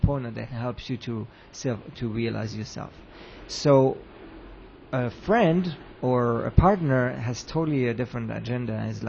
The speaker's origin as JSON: {"language": "English", "country": "Switzerland", "said": "And I'm from Switzerland, so chocolate's a big one for me."}